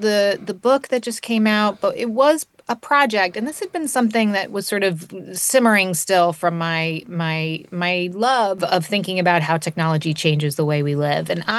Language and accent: English; New Jersey, United States; So I grew up in New Jersey and ended up becoming a journalist right out of college.